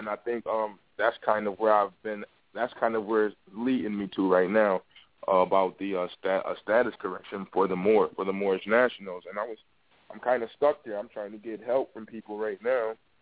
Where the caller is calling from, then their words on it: Buffalo, New York, United States; I'm from Buffalo, New York.